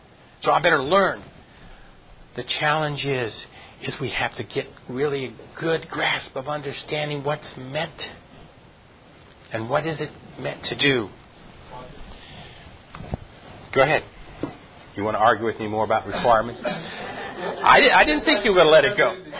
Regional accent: New Jersey, United States; because growing up, I remember I grew up in New Jersey

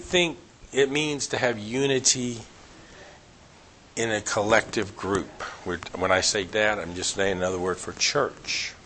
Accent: New Jersey, United States; at least at the church I attended to grew up in New Jersey, there was always this uniformity we were looking for.

